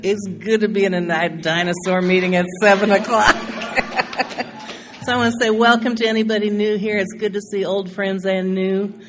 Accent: Seward, Nebraska, United States; now in Kansas City, United States; I'm from Seward, Nebraska, originally, now Kansas City, Missouri, home of the Chiefs.

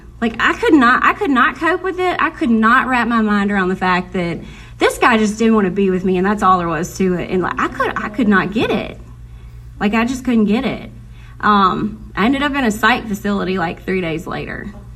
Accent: Louisiana, United States; I was raised in Catholic schools in Louisiana. That's how our education system is.

